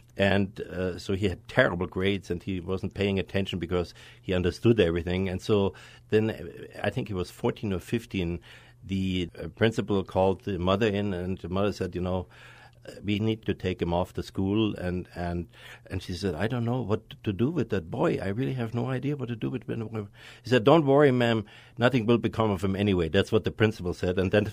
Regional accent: Munich, Bavaria, Germany; English is a second language; from my Schwarzenegger-like accent, not that I identify myself with him, is that I'm born in Germany. I'm born in Munich, and I grew up in Munich.

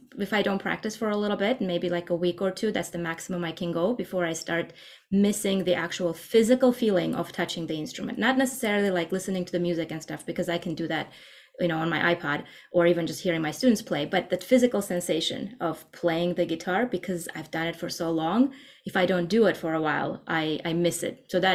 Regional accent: Armenia; now in United States; guitar became the reason we moved to the United States. I'm from Armenia originally

